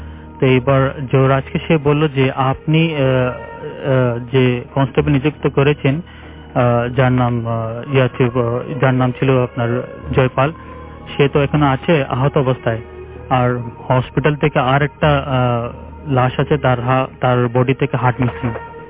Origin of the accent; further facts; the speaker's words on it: Uttara, Dhaka Division, Bangladesh; উত্তরা থেকে এসেছি